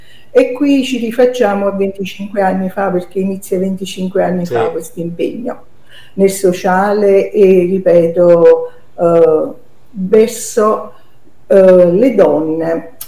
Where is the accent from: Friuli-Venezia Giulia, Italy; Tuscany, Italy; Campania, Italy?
Campania, Italy; Frattamaggiore; Io sono di Fratta Maggiore, uh-huh. E Fratta Maggiore è la città della canapa